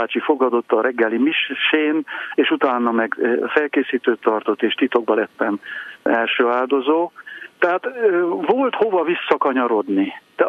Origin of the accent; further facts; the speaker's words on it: Lemhény, Covasna, Romania; also born or lived in Kézdivásárhely; Igen, a származásilag a magyar, mondjuk így, hogy a Kárpát-medencének a legkeletibb csücskében születtem, Kézdivásárhelyen, de Lemhényben, a 10 kilométerrel lévő fa